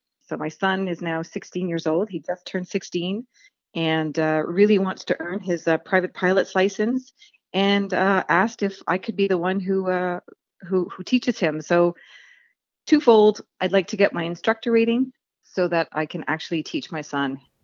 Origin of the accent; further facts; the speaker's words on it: Canada; as a Canadian pilot, I can go and look.